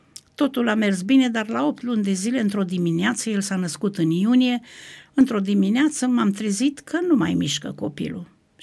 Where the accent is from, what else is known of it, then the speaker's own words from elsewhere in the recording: Banat, Romania; born there; Ce aș putea să spun este că m-am născut în Banat.